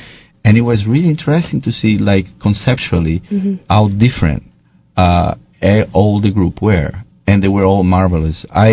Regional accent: Bologna, Emilia-Romagna, Italy; English is a second language; And I'm originally from Bologna.

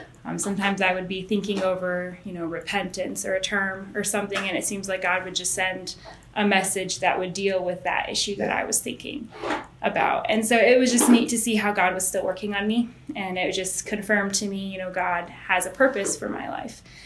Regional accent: Côte d’Ivoire; So I was born in the Ivory Coast. Yeah. I'm the fifth of 12 children.

